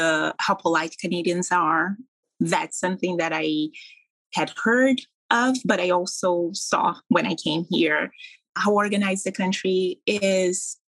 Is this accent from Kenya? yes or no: no; Brazil; moved away as an adult; now in North Vancouver, California, United States; I'm originally from Brazil. My family, whole family is from Brazil, my parents, grandparents.